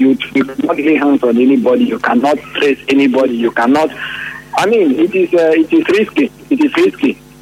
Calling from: Port Harcourt, Rivers, Nigeria; I'm calling from Port Hackett.

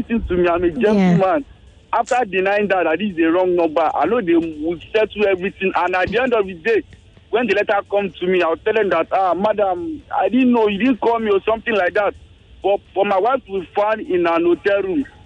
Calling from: Magboro, Ogun, Nigeria; Morning, I'm calling from Magboro.

